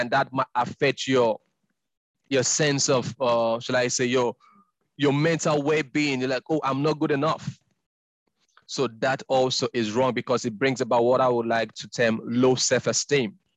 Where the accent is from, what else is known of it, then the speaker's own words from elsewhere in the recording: Nigeria; It was difficult back home, so you had to come from Nigeria. I'm Nigerian, by the way